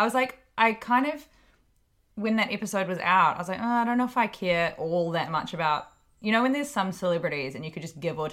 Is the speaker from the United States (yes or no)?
no; Hawke's Bay, New Zealand; so I'm from Hawke's Bay in New Zealand. For those of you who live in Australia and otherwise, it's like a little kind of wine country town on the east coast of New Zealand. It's really beautiful, really hilly, and vineyards everywhere.